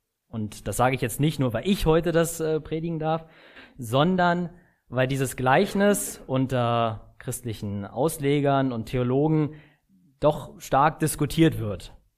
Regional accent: Blankenfelde, Brandenburg, Germany; now in Wolfsburg, Germany; ich bin 22 Jahre alt, ich komme aus Blankenfelde, aus der Hoffnung.de Gemeinde, wohne aktuell in Wolfsburg, arbeite da bei Volkswagen und bin jetzt seit fast 4 Jahren mit Jesus unterwegs

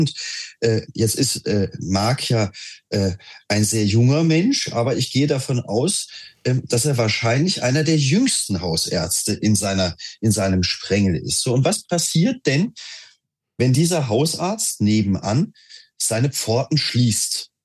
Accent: Hesse, Germany; now in Berlin, Germany; ich komme zwar aus Hessen, wie ihr beiden auch, wie die beiden Christians oder Tino und Christian auch, aber ich lebe heute in Berlin und ich lebe in Schöneberg.

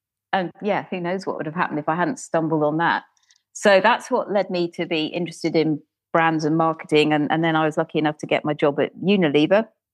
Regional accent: East of England, United Kingdom; Well, I grew up in rural Norfolk, which is, I don't know how much your listeners would know about this, the sort of bit that sticks out on the east coast of Great Britain.

